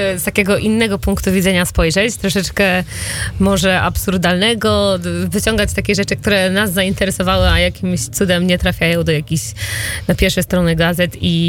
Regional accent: Wrocław, Lower Silesian Voivodeship, Poland; ja jestem z Wrocławia i dosyć tak powiedziałabym, że mimo, że już tutaj kilka lat mieszkam, to też dumnie się noszę z tym, że nie jestem z Warszawy

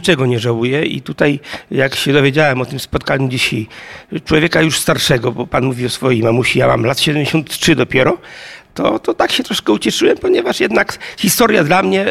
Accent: Przemyśl, Subcarpathian Voivodeship, Poland; Ja jestem z Przemyśla

